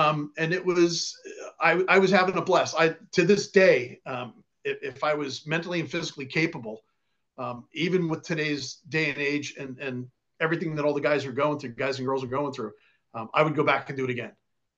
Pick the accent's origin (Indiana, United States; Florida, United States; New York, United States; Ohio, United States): New York, United States; I was born and raised in New York, married. I've got two kids, you know, a dog, and I'm living the good life.